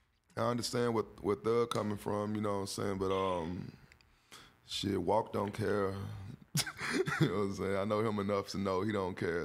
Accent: Houston, Texas, United States; I'm from Houston, north side, Studiewood. You know what I'm saying? That's a hood on the north side. And north side of Houston.

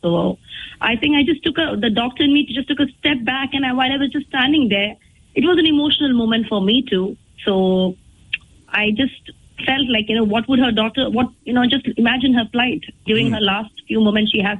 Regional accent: Dubai, United Arab Emirates; I was brought up in Middle East. I was not working there. My entire childhood was in Middle East, UAE, Dubai, precisely. My parents were working there, so I have lived my childhood in Dubai

